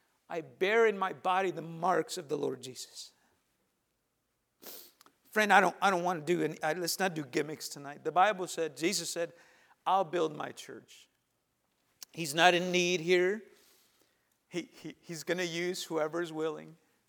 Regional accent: California, United States; I was a kid from California, lived there most of my life, and just what was known.

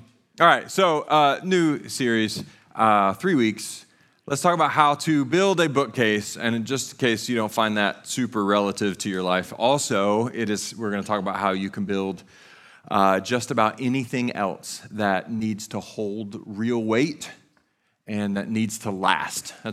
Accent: Tennessee, United States; Because I'm from East Tennessee, I feel like I have the right to say words however the heck I want to say them.

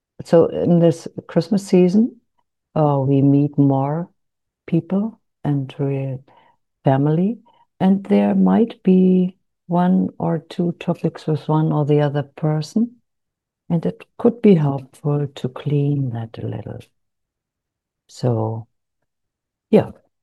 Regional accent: Germany; English is a second language; I'm from Germany

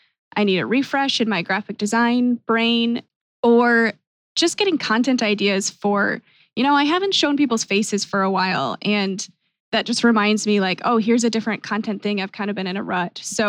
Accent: Grand Rapids, Michigan, United States; Well, I'm from Grand Rapids.

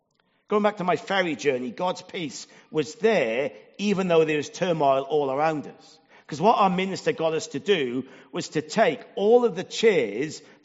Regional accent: Wales, United Kingdom; I'm from South Wales. It's not like Jones or Evans, where they're to a penny.

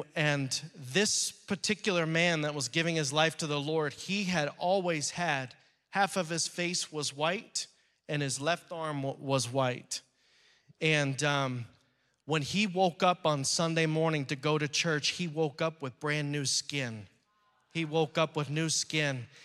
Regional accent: Texas, United States; That I was from Texas. They gave me sweaters and gloves and stuff like that to get ready for the Pennsylvania winter.

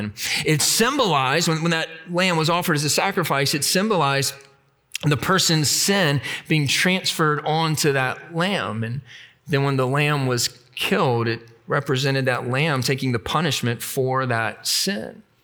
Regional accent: New Orleans, Louisiana, United States; When I was in eighth grade, growing up in New Orleans, I went to a high school baseball game.

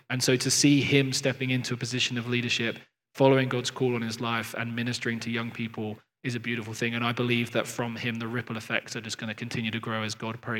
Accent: United Kingdom; now in London, United Kingdom; Phoebe and I are not from London originally. We grew up outside of London and moved

